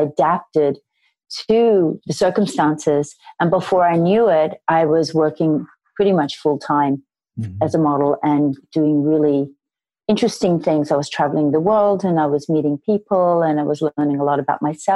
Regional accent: Sydney, New South Wales, Australia; I grew up in Sydney, Australia.

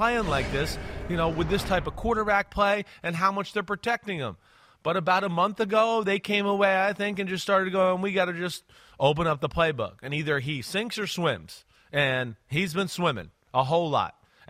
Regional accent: New Jersey, United States; I'm sorry, I'm from Jersey, all right?

